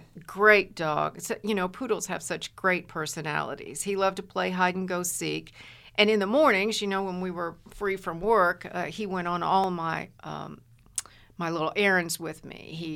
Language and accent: English; Evansville, Indiana, United States; also born or lived in Henderson; Well, actually, I grew up in Evansville, moved to Henderson when I was the summer before my senior year in high school.